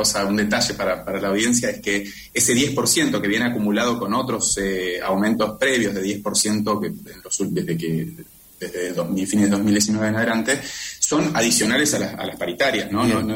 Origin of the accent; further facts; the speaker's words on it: Paraná, Entre Ríos, Argentina; now in Santa Fe, Argentina; originalmente soy de Paraná y me quedó el número de teléfono, pero bueno, mucho tiempo, cuando estudié en la carrera y el doctorado viví en Paraná, pero desde que me ingresé como investigador del CONICET, después de estar algunos años en el exterior, ahí ya me radiqué en Santa Fe.